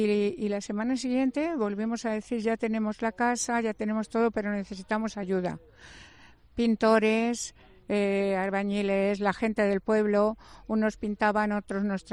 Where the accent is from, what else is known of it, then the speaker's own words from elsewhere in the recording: La Puebla de Almoradiel, Castilla-La Mancha, Spain; yo tengo una casa en mi pueblo, la Puebla de Almoradiel, y nos llevamos a un chico que se quedaba en la calle